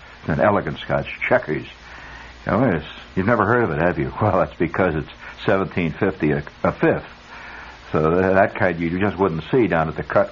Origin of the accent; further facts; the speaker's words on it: Indiana, United States; considering the fact I come from Indiana.